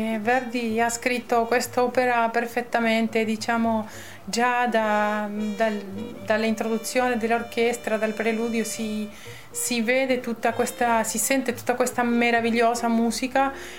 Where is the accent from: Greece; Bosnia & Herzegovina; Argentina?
Argentina; Italian is a second language; now in Spain; io sono argentina però anche vivo in Spagna, quindi ho cercato di avvicinarlo a quello che mi appartiene come cultura